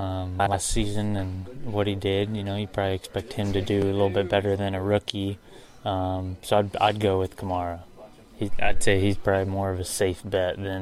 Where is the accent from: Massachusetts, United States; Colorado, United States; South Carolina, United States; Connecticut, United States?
Colorado, United States; Denver; You know, I grew up in Denver, so probably the Broncos.